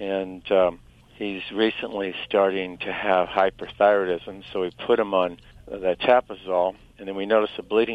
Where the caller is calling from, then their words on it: Santa Barbara, California, United States; Santa Barbara, California.